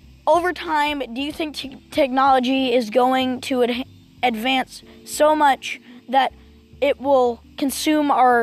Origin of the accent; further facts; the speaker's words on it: United States; But me and him are Americans as well.